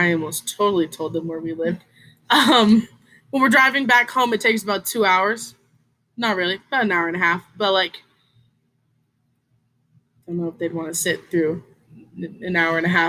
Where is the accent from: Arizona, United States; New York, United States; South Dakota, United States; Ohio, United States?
Arizona, United States; Oh, well, I lived in Arizona my whole life, but I'm not going to tell you what area.